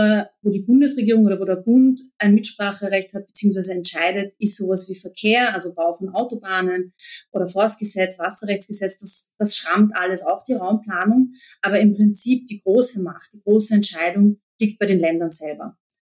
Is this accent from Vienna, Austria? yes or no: yes; Vienna, Austria; also born or lived in Lower Austria; Eigentlich komme ich aus Wien, aber wir haben so, wie viele in Österreich, sind wir zur Hälfte eigentlich aufgewachsen in Niederösterreich. Es ist Obertinger, heißt das. Das kennt man jetzt vielleicht nicht. Das ist in der Nähe von Großweikersdorf und Hollabrunn.